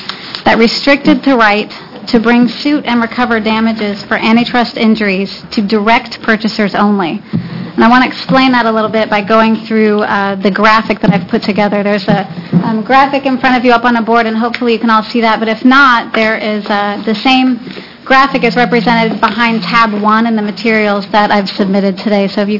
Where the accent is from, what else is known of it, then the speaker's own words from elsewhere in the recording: Portland, Oregon, United States; I'm an attorney from Portland.